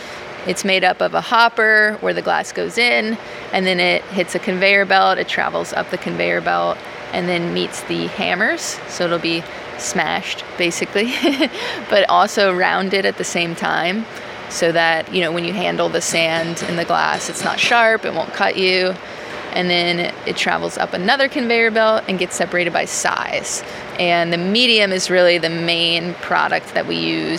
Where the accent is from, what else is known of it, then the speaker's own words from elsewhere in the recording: Carencro, Louisiana, United States; I'm from Cairn Crow, Louisiana. It's right outside of Lafayette. And just growing up in South Louisiana